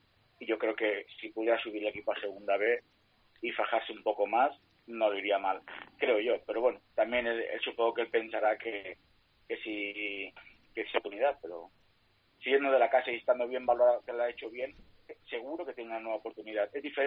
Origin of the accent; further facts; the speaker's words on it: Cabrils, Catalonia, Spain; O sea, que yo soy de Cabrils, pero soy muy futbolero de Premia y muy futbolero.